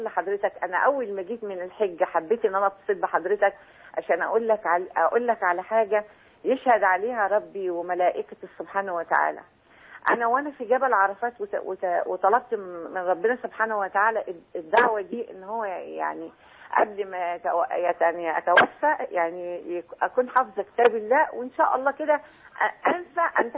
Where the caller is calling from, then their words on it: Suez, Suez Governorate, Egypt; واحنا عندنا في السويس هنا بيبقى مش متاح